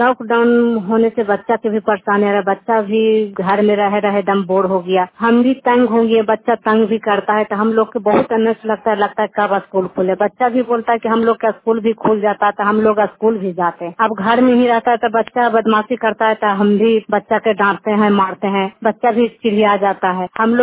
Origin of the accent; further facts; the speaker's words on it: Narsa, Bihar, India; नरसा के निवासी हूँ, हरनौत प्रखंड जिला नालंदा।